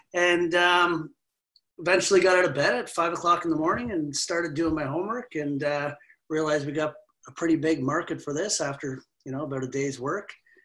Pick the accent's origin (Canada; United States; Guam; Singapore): Canada; Alliston, Ontario; You asked where I'm from. So I'm from Alliston, Ontario. So we're local here in Canada.